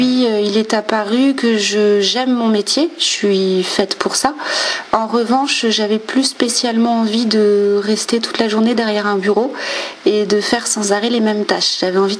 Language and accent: French; La Rochelle, Nouvelle-Aquitaine, France; Oui, c'est ça, je suis originaire de La Rochelle.